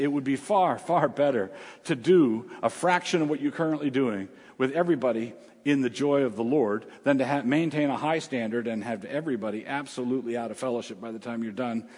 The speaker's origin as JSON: {"language": "English", "town": "Annapolis", "region": "Maryland", "country": "United States", "tie": "born or raised there", "said": "I grew up in Annapolis, Maryland."}